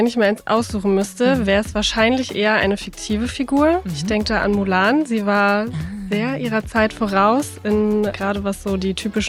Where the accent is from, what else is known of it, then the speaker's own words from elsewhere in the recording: Berlin, Germany; Also wie wir schon festgestellt haben, sind wir alle Berliner. Ich bin Berlinerin.